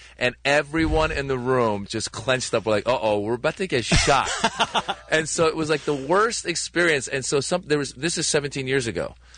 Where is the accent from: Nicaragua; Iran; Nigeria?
Iran; now in United States; I'm from Iran originally.